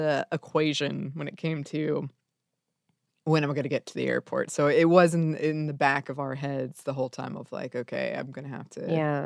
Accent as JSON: {"language": "English", "town": "Atlanta", "region": "Georgia", "country": "United States", "tie": "born or raised there", "said": "like if I'm going to a restaurant that is not in Atlanta, I'm usually like, okay, I'll try something different."}